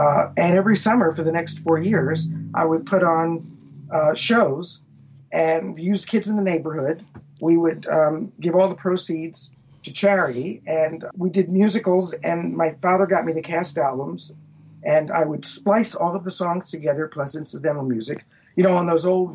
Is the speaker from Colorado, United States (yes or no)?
no; Baltimore, Maryland, United States; I grew up in the Forest Park section until I went to college. Once I was in college, my parents, the family moved to Pikesville.